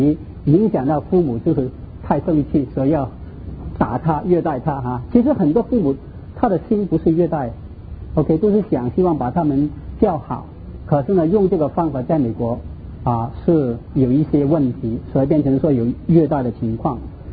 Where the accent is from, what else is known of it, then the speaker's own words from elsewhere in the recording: Hong Kong; Chinese is a second language; 我是从香港过来，所以你听到我的国语都是怪怪的哈。